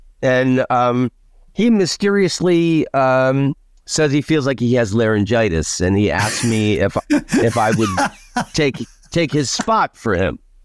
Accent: United States; growing up in America, you always heard about, like, these Vietnam veterans

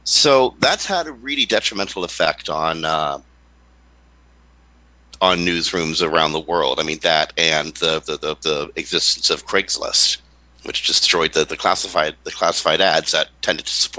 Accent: Canada; A story out of Canada, which you know, is near and dear to me, given that I'm Canadian.

